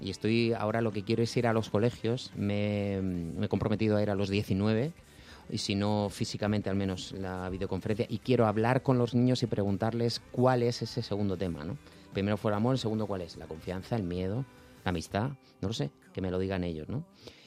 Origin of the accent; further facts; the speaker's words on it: Region of Murcia, Spain; Soy murciano.